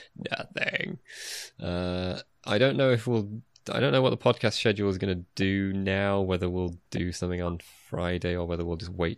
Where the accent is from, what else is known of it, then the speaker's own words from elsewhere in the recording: United Kingdom; as a British person, obviously I have some respect for